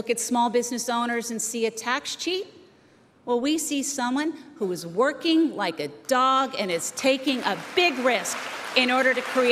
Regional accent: Whitney Pier, Nova Scotia, Canada; I'm a proud Conservative because I recognize the same values that I was raised with in Whitney Pier in this party.

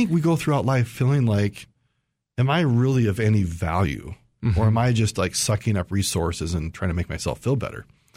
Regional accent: St. Paul, Minnesota, United States; I grew up in Minnesota, St. Paul, went to BYU as an undergrad.

